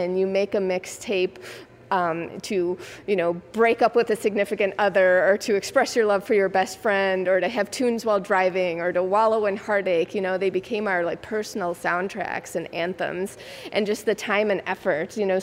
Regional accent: Illinois, United States; I grew up in the Chicago suburbs and that was like a huge thing for like a minute in the 80s.

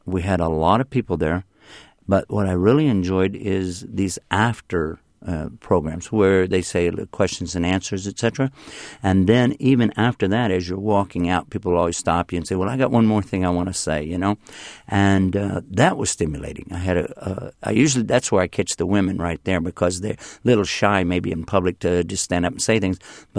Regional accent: Texas, United States; now in Alexandria, United States; Well, actually, I live now near Washington, D.C. I'm in Alexandria, Virginia. But originally, I'm from Texas, the Lone Star State, the Republic of Texas.

